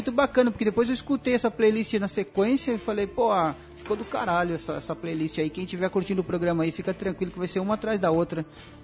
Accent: Mato Grosso do Sul, Brazil; depois eu desci para o Mato Grosso do Sul, lá para minha terra, vi minha família em Campo Grande

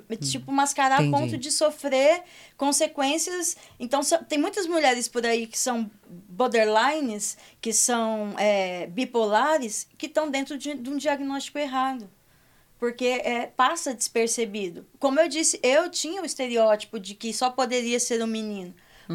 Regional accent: Jaciara, Mato Grosso, Brazil

